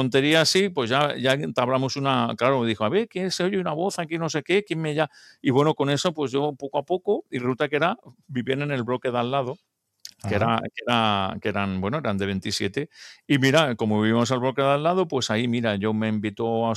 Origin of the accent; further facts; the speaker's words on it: Barcelona, Catalonia, Spain; born there; also born or lived in Sant Boi de Llobregat; now in Sitges, Spain; soy de la provincia de Barcelona, nací en Barcelona, aunque estuve muchos años viviendo en una provincia que se llama Sant Boi de Llobregat, y luego fui cambiando a otros sitios y en la actualidad estoy viviendo en la población costera de Sitges